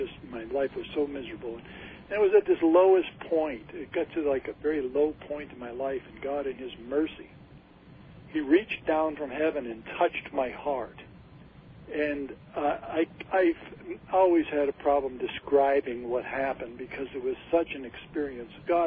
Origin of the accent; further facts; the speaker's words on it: Massachusetts, United States; also born or lived in Missouri; I thought my trouble was because I was from Massachusetts, because I didn't like the people.